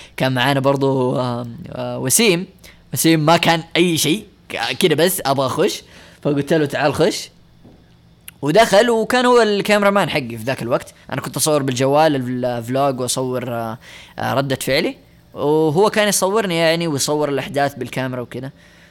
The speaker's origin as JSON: {"language": "Arabic", "town": "Jeddah", "region": "Makkah Province", "country": "Saudi Arabia", "said": "قلت لهم شباب لا ما يصير, انا من جدة لازم ملاعق"}